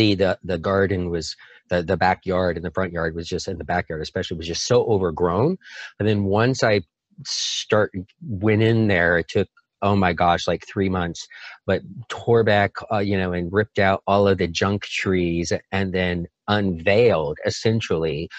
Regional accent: Florida, United States; And I'm from Florida, from Central Florida, between Tampa and Orlando.

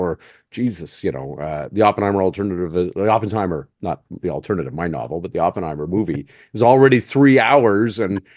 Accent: Canada; Just because Greg's Canadian, I'm Canadian.

